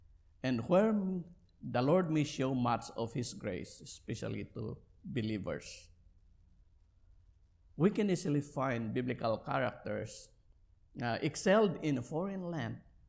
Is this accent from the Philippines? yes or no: yes; Baguio, Cordillera Administrative Region, Philippines; Our eldest, when she transferred back in my hometown, back in Baguio City, she did not get honors.